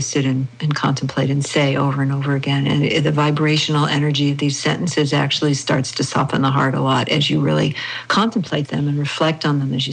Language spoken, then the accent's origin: English; Midwest, United States; because I was raised in the Midwest.